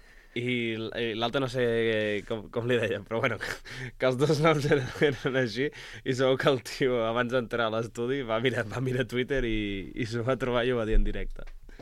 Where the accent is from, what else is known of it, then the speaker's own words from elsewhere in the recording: La Múnia, Catalonia, Spain; No perquè sóc de la Múnia